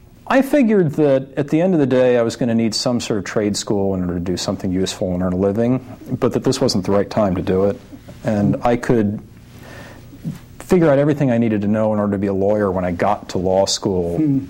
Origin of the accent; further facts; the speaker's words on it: Wilmington, Delaware, United States; I grew up in Wilmington, Delaware.